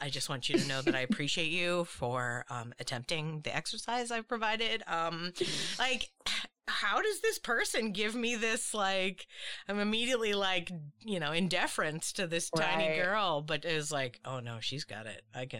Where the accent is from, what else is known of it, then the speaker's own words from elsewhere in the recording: Massachusetts, United States; I grew up in Massachusetts, so I did not have it.